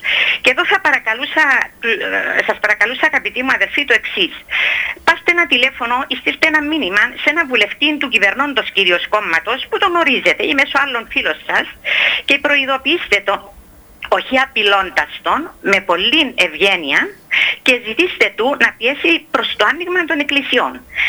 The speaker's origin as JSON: {"language": "Greek", "town": "Paphos", "region": "Paphos District", "country": "Cyprus", "said": "είμαι από την Πάφο."}